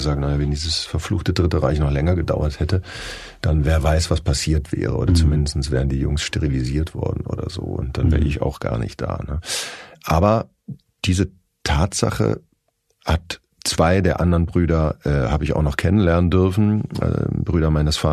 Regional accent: Herdecke, North Rhine-Westphalia, Germany; er war auch ein bunter Hund in Herdecke, in meiner Heimatstadt.

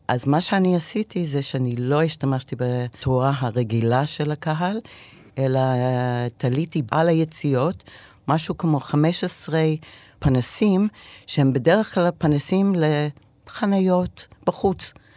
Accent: New Jersey, United States; Hebrew is a second language; אני גדלתי בניו ג'רזי, על יד ניו יורק

